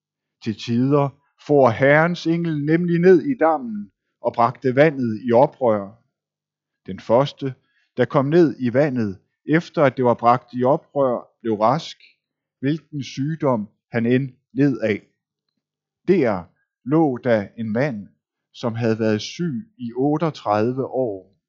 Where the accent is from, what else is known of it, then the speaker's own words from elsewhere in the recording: Zealand, Denmark; Særligt på Lolland, hvor jeg er fra, er der marker, så vidt øjet bredes ud.